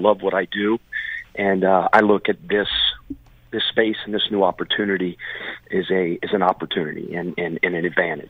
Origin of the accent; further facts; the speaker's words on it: Cincinnati, Ohio, United States; I'm a baseball guy. I'm from Cincinnati.